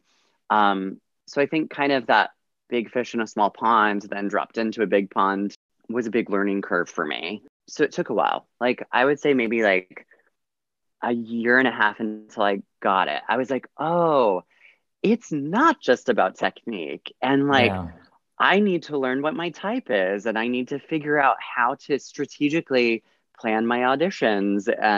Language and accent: English; Carson City, Nevada, United States; I'm originally from Carson City, Nevada.